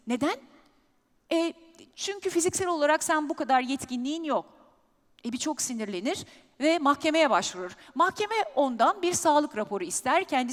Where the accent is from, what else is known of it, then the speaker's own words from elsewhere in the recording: İzmir, Turkey; İzmirliyim. Söylediği sözün anlam ifade ettiği bir ailede büyüdüm.